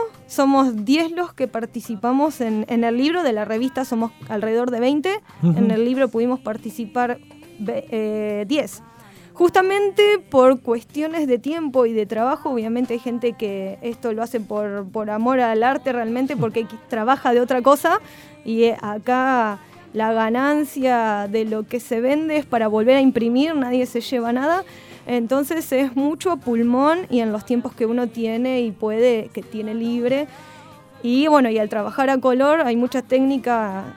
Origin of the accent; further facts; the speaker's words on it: Tandil, Buenos Aires Province, Argentina; Sí, me vine de allá de Tandil. En el 2003 arranqué la carrera de ilustración acá en la escuela Martín Malarro